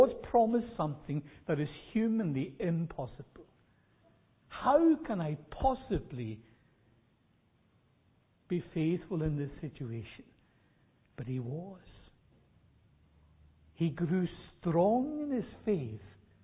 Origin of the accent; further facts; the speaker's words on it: Scotland, United Kingdom; You know what it's like when you come to certainly ourselves as Scottish people, we look back on the past at this time of year.